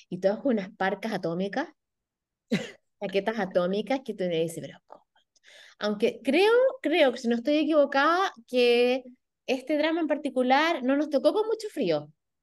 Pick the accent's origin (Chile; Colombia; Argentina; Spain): Chile; Y como chilenas, no, no.